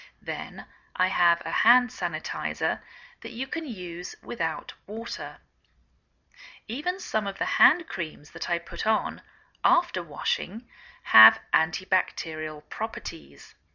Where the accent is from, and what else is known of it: England, United Kingdom; now in United States